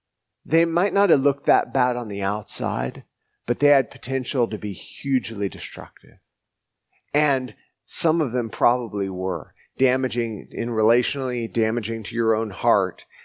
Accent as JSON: {"language": "English", "region": "the South", "country": "United States", "tie": "born or raised there", "said": "I grew up in the South, but so if you hear a y'all, forgive me."}